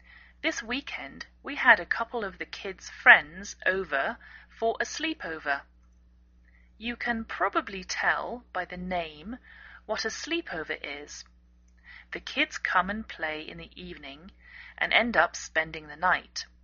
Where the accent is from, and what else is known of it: England, United Kingdom; now in United States